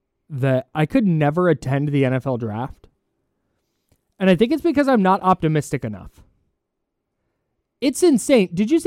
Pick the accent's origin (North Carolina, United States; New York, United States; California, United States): California, United States; now in Roseville, United States; in Roseville by way of somewhere in the Bay.